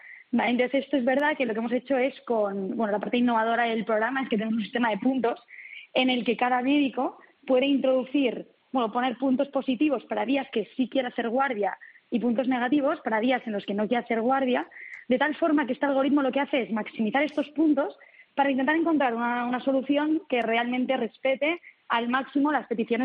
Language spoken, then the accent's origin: Spanish; Barcelona, Catalonia, Spain